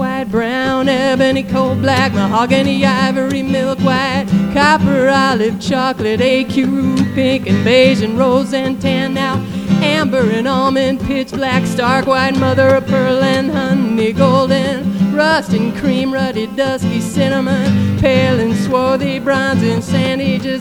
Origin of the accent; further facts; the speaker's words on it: Omaha, Nebraska, United States; when I was growing up in Omaha, everybody tried really, like, spent most of their summers, anyway, the girls did, they spent most of their summers trying to get tan.